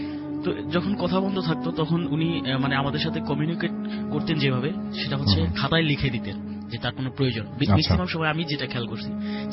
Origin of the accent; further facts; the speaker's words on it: Motijheel, Dhaka Division, Bangladesh; এসছি মতিঝিল থেকে।